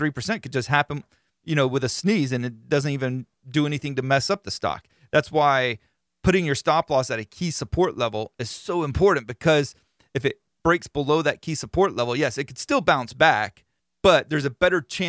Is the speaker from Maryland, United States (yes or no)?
no; Florida, United States; being that I'm from Florida and got a little redneck in me anyway.